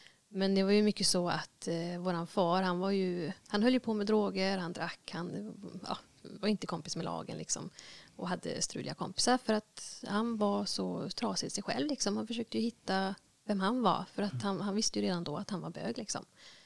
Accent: Brastad, Västra Götaland County, Sweden; also born or lived in Munkedal; Men vi uppväxte i Brasta sen vi var typ 6 år eller någonting.

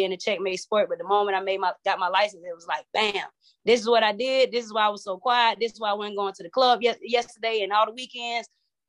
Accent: Atlanta, Georgia, United States; and I'm from Atlanta, Georgia, born out of Georgia Baptist, which is now Wellstar or whatever, I'm real.

